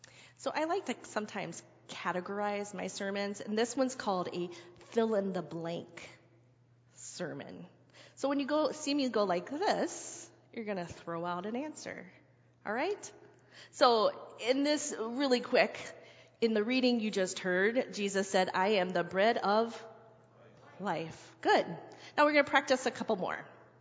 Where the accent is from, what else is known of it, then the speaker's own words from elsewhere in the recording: the South, United States; Well, I guess I would say the other thing that I grew up in the South that gets me thinking about home and sandwiches